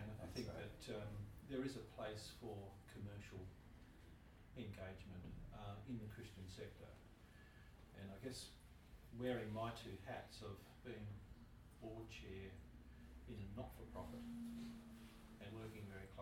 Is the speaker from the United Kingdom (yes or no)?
no; Darwin, Northern Territory, Australia; I come from Darwin too